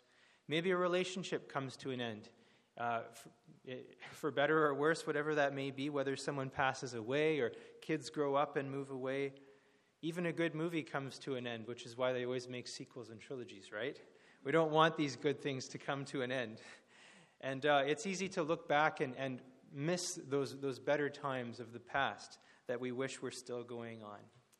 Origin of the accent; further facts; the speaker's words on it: Vancouver, British Columbia, Canada; I always followed the BC Lions, the local team, growing up in Vancouver, and I'd go to the games and enjoy that with my family.